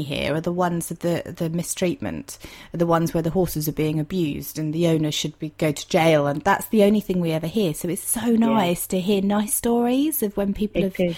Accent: South West England, United Kingdom; I'm from Dorset.

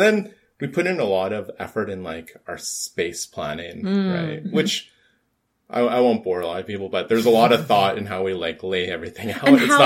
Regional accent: Calgary, Alberta, Canada; now in Edmonton, Canada; I would like to state I'm from Calgary, but I live in Edmonton, like both cities.

